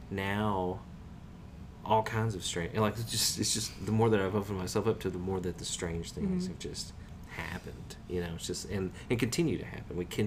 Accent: Kentucky, United States; also born or lived in Lexington; You know, I come from Eastern Kentucky, like deep in Appalachia, and that's always felt like home, you know, but I never really planned on going back there or going back to a small town area after living in like Lexington.

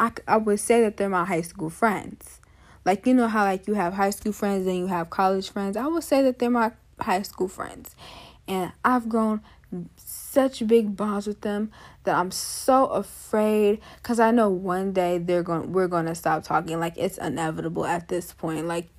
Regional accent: Ohio, United States; Am I allowed to say I'm from Ohio?

